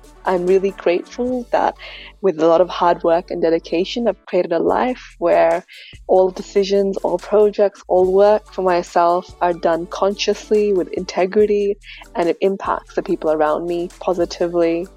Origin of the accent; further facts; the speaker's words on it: Australia; and I'm from Australia.